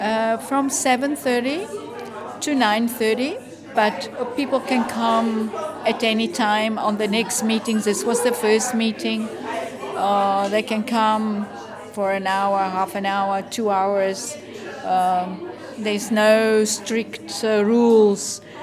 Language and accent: English; Cape Town, Western Cape, South Africa; I live in Batisho. I come from South Africa, Cape Town. I have lived in different countries. I speak various languages, and English was one of them. I'm learning German.